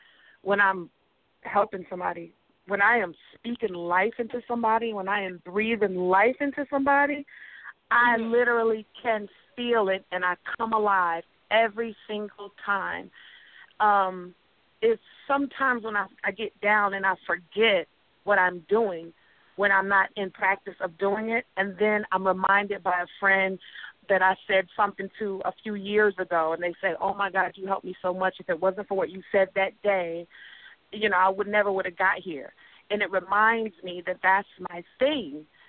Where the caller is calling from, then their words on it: Mableton, Georgia, United States; Good evening. … I'm calling from Mableton.